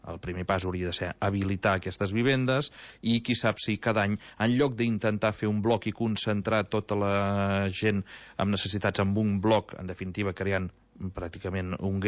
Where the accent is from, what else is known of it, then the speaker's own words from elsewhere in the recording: Catalonia, Spain; sapigueu que hi som els catalans.